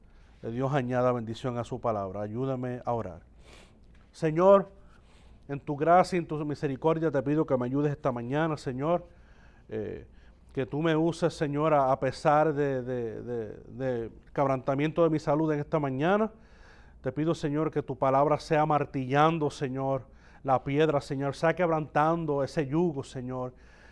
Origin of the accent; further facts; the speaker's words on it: Puerto Rico; now in Cleveland, United States; Nosotros que estamos aquí, que somos de Puerto Rico